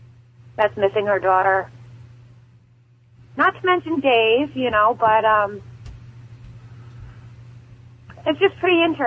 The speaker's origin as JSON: {"language": "English", "region": "Connecticut", "country": "United States", "said": "I'm from Connecticut, so it's an hour and a half for me."}